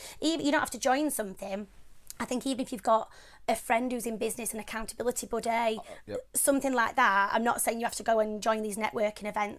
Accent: Yorkshire and the Humber, United Kingdom; Well, I'm from Yorkshire, I'm as tight as they come

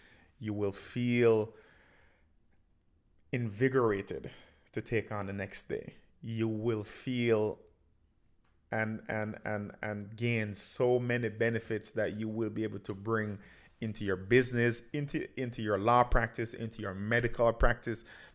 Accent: Jamaica; moved away; because that is who I am, right? I'm a Jamaican, I'm an immigrant, and Patois is a part of me.

